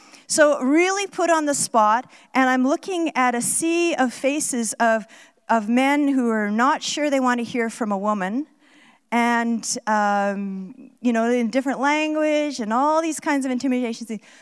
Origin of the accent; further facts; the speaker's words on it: Canada; I can remember one time I was in Mexico City, and we were asked as a Canadian team of prayer leaders to speak to this huge auditorium of pastors.